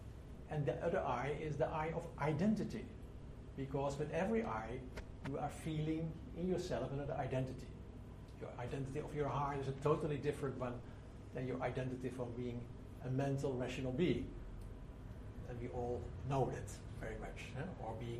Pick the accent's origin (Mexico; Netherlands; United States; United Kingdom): Netherlands; now in India; I moved from Holland to there. Because of my past, they asked me there to organize mental health care.